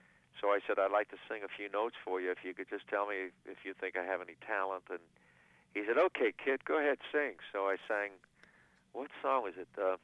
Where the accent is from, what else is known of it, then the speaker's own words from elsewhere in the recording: New York City, New York, United States; Oh, I was born in Brooklyn, you know, and I just, and growing up there, you know